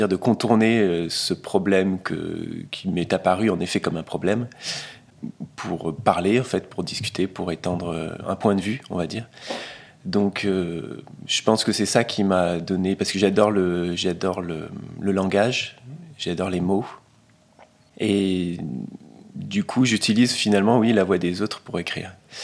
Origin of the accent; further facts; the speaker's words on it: Forcalquier, Provence-Alpes-Côte d'Azur, France; moved away as an adult; also born or lived in Paris; now in Entrechaux, France; J'ai grandi à Fort-Calquier, je suis parti à 18 ans pour les études à Paris, j'y suis resté pendant 13 ans, et ensuite je suis descendu avec ma compagne et mes deux enfants à Entrechaux, c'est un petit village côté de Vaison-la-Romaine